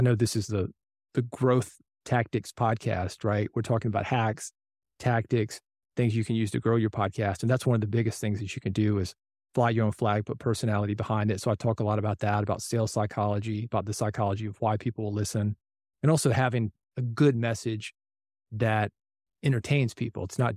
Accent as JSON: {"language": "English", "town": "Nashville", "region": "Tennessee", "country": "United States", "tie": "born or raised there", "said": "as a kid growing up in Nashville"}